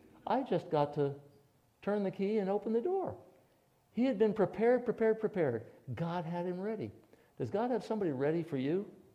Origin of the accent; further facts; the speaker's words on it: Vermont, United States; I said, no, I came here from Vermont.